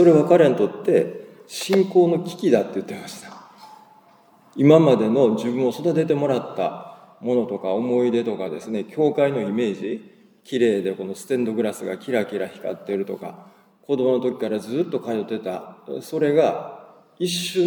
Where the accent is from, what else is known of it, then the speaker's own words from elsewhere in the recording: Kobe, Hyogo, Japan; 私自身も神戸生まれの神戸育ちで神戸で働いてて、全く神戸っ子とかも神戸大好き人間だったんですけど